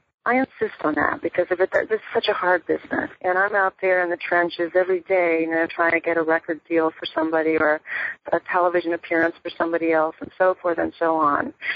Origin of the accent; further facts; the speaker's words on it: Wheeling, West Virginia, United States; I knew I wanted to go to a big city because I was born and raised in Wheeling, West Virginia.